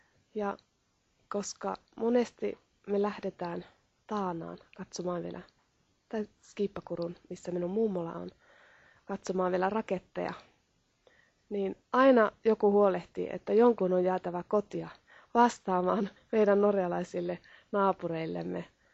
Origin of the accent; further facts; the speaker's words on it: Poratpoksa, Lapland, Finland; Olen kotoisin Poratpoksasta, joka on lähellä Nuorkamin kylää. Nuorkamin kylä on Suomen pohjoisin kylä ja siellä asuu noin 200 ihmistä.